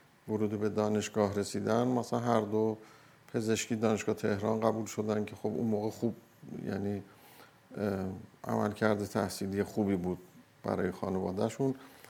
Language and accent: Persian; Hamadan, Iran; من سال 25 دی 1334 در همدان متولد شدم.